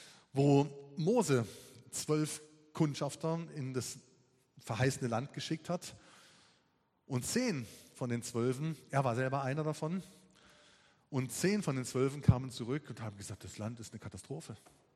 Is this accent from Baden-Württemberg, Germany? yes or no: yes; Brombach, Baden-Württemberg, Germany; Wenn ich heute durch Brombach fahre, wo ich aufgewachsen bin